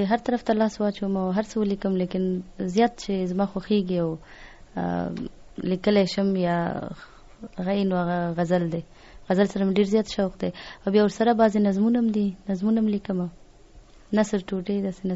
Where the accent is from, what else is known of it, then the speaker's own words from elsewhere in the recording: Nangarhar, Afghanistan; موږ د ننګرهار څخه تعلق لرو